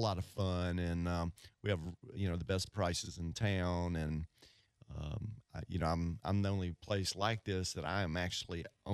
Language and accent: English; Mississippi, United States; I'll just start from the start. I'm from Mississippi. I went to University of Mississippi, Ole Miss, hottie totty.